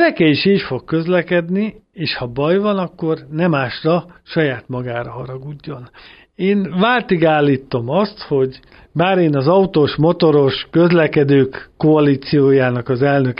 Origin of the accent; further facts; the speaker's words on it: Tatabánya, Komárom-Esztergom, Hungary; én is egy vidéki ember vagyok, Tatabányán születtem, ott élek, és onnan jövök, megyek a világba.